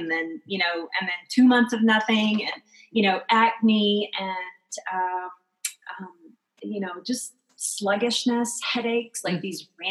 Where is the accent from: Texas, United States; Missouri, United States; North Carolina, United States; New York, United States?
Texas, United States; And then I started drinking sweet tea because I'm from the South and from Texas.